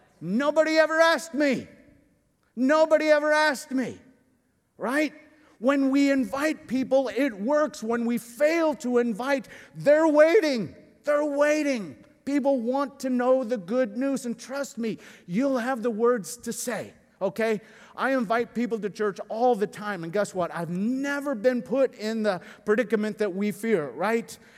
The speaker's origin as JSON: {"language": "English", "town": "Chicago", "region": "Illinois", "country": "United States", "tie": "born or raised there", "said": "And I had WGN because I grew up in Chicago."}